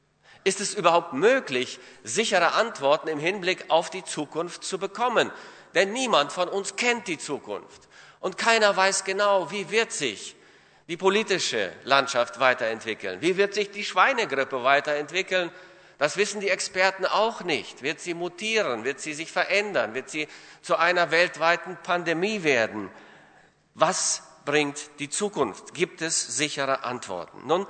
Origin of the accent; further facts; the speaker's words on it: Latvia; now in Cologne, Germany; Ich komme aus Köln und bin dort seit 1976, damals kamen wir aus der ehemaligen Sowjetunion, aus Lettland, nach Deutschland und so sind wir in Köln geblieben.